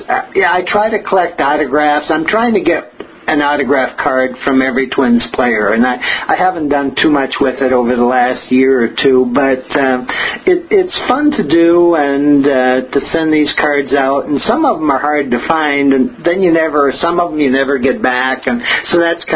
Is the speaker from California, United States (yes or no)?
no; Taylors Falls, Minnesota, United States; I grew up in Taylor's Falls, which is about 70 miles north on the St. Croix River there, and grew up on a farm